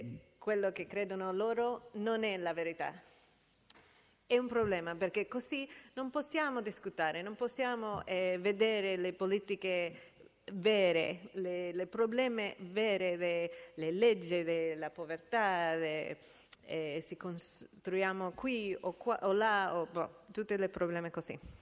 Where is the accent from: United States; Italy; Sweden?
United States; Italian is a second language; stavo molto frustrata per questo problema dell'informazione nelle elezioni nel mio paese, gli Stati Uniti, ma anche che ho visto la stessa cosa negli altri paesi dove ho abitato o ho lavorato